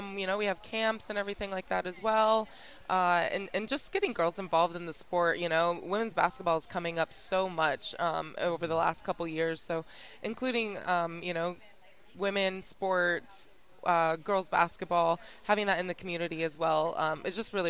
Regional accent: Colorado, United States; now in Australia; Originally, I'm from the United States, Colorado.

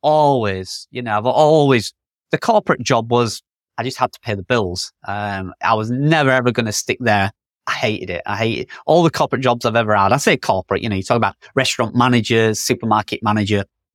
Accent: York, Yorkshire and the Humber, United Kingdom; where I live is a very touristy town. Everybody knows I'm from York, which is like, I think it's like the second most popular tourist destination in the UK.

